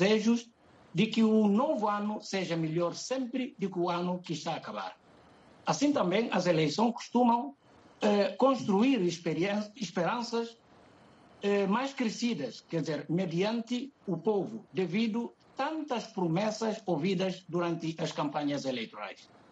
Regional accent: Guinea-Bissau; now in Manchester, United Kingdom; É verdade, eu sou guineense, vivo aqui na cidade de Manchester, mas vivo aqui fisicamente, mas psicologicamente, e todo o meu moral está na Guiné-Bissau. Aliás, vou lá também com muita frequência, porque sou guineense

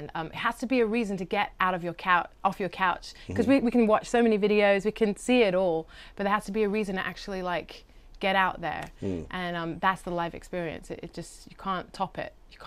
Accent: London, United Kingdom; I'm from London. My parents come from New Zealand. They immigrated to London

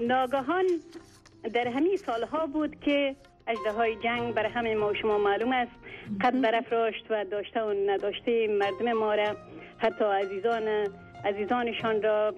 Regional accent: Kabul, Afghanistan; ما از زمان کودکی به کابل آورده شدیم توسط فامیل.

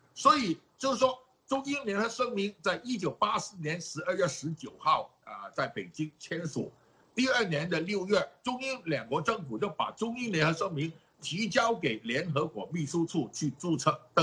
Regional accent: Hong Kong; 我们香港人不希望把内地啊罪与非罪的那个标准呢、套来香港。

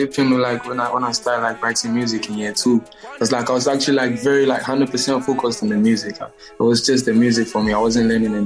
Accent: Konongo, Ashanti, Ghana; I grew up in Konongo Zongo. Zongos are the slummy part of the hood.

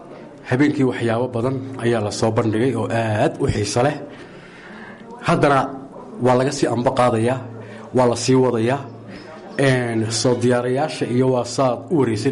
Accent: Borama, Awdal, Somalia; born there; anigu waxaan deganahay awdal boorama waa gobolkaygii waan ku dhashay waa magaaladeedii waan jecelahay I love you boorama haddana waxaan ka imid waddanka Finland

